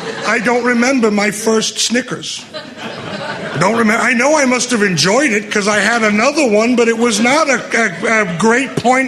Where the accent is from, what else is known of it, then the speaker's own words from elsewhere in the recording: Las Vegas, Nevada, United States; I'm an alcoholic. I'm from Las Vegas.